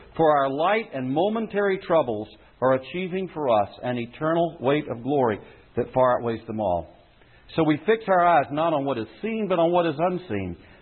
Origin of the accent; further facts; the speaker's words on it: United States; You're an American. I'm an American. I love my country. I'm a patriot.